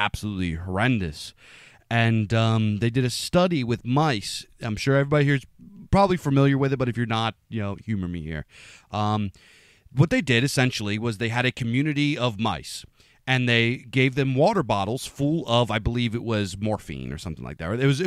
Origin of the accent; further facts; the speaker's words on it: Pennsylvania, United States; It was horrible here, especially like in my hometown, and you know, here in PA, we got absolutely smashed with it.